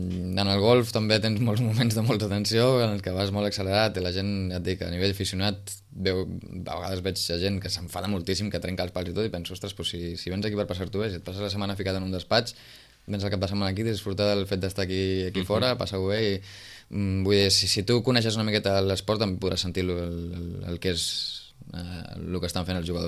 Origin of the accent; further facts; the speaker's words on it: Sitges, Catalonia, Spain; jo sé de Sitges de tota la vida, haver començat a jugar a golf aquí